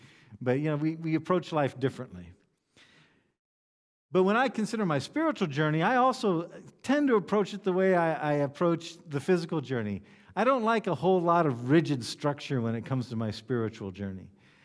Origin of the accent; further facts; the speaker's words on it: Ghana; when I was growing up in Ghana. I lived in Ghana in West Africa when I was a child